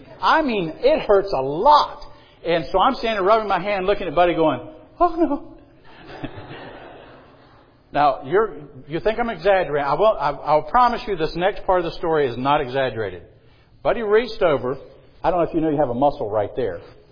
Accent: Marion, South Carolina, United States; born or raised there

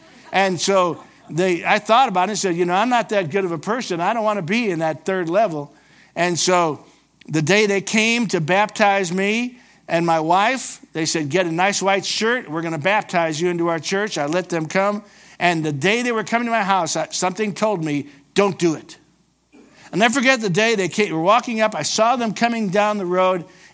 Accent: Cleveland, Ohio, United States; I moved from West Virginia, went back to my hometown of Cleveland, then down to Columbus, Georgia, Phoenix City, Alabama.

